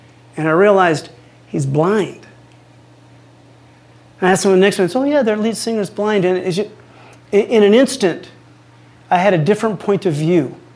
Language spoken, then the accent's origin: English; Utah, United States; And this large family, as you can imagine, we're from Utah, so we know large families.